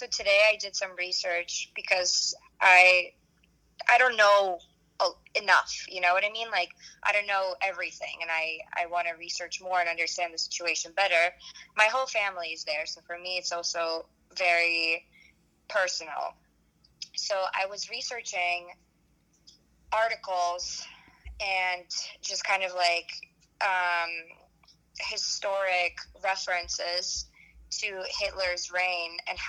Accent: United States; Now we had to, especially if you're an American, which I am, so I'm an American Ukrainian. For me, it was like even harder to get into.

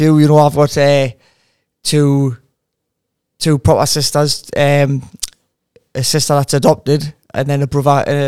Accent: Newcastle, North East England, United Kingdom; I'm actually from Newcastle. I'm a couple of miles away from the city centre, so I'm a Newcastle lad.

